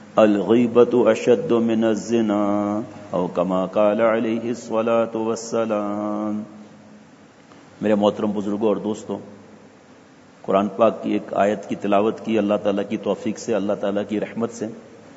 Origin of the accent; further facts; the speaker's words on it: Sindh, Pakistan; اور جو ہم گاؤں کے رہنے والے ہیں پاکستان میں, تھر پارکر, ادھر تھر پارکر ہیں